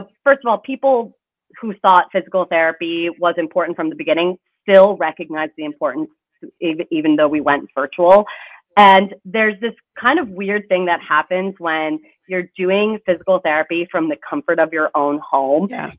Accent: Canada; moved away as an adult; now in United States; I'm Canadian, eh?

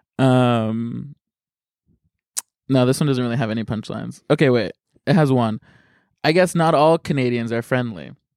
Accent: California, United States; That was my like hometown mall. I grew up right there.

